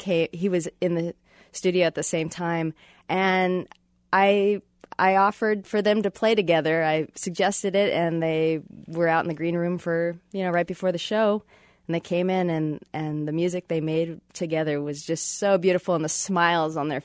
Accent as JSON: {"language": "English", "town": "Kansas City", "country": "United States", "tie": "born or raised there", "said": "Well, I grew up in Kansas City for the most part"}